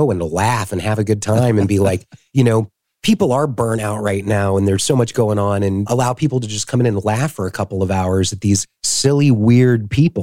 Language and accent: English; Jacksonville, Florida, United States; I grew up in Jacksonville.